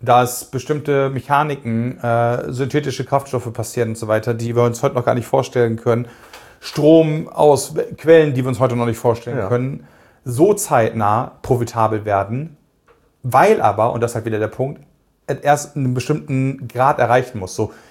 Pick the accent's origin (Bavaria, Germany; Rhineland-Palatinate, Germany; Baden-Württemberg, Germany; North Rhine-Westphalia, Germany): North Rhine-Westphalia, Germany; Cologne; ich bin Kölner, ja